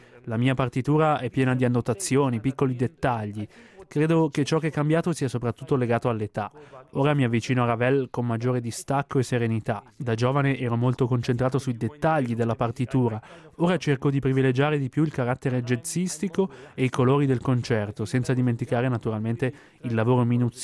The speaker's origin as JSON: {"language": "Italian", "region": "Asturias", "country": "Spain", "second_language": "Italian", "said": "Io vengo dalle Asturie, dove è quasi impossibile ascoltare flamenco dal vivo."}